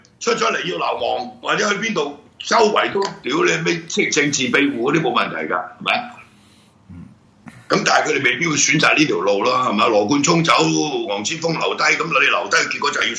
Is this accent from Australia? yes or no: no; Hong Kong; 所以我們作為即是土生土長的香港人，我們是他們的即是比他們年長那麼多的